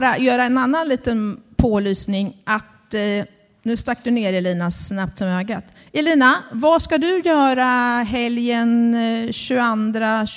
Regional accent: Kumla, Örebro County, Sweden; jag är ju född i Kumla och har alltid inte riktigt bott i Kumla hela mitt liv, men nästan. Och min mormor och morfar har bott i Kumla. Min farmor och farfar har bott i Kumla. Så att ja, jag är från Kumla. Men jag bor inte på Kumla.

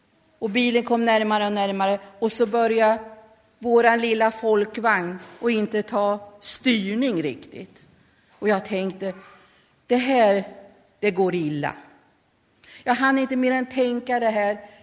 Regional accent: Lindesberg, Örebro County, Sweden; Ja, jag är född på BB i Lindesberg och sen har jag växt upp en mil utanför Lindesberg på landet.

